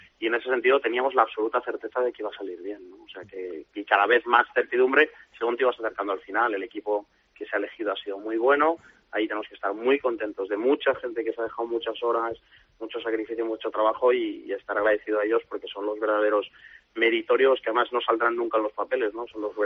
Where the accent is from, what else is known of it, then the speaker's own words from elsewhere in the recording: Spain; como español y como jugador de balonmano estamos contentos